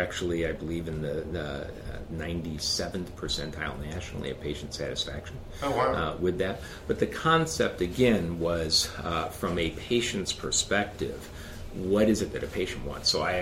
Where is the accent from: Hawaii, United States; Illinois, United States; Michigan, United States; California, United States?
Michigan, United States; I told you I grew up in Michigan